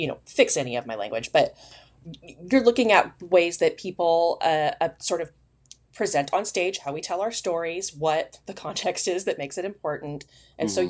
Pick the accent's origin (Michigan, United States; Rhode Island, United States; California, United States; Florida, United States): California, United States; Anaheim; Yeah, and it didn't for me because I was from Anaheim.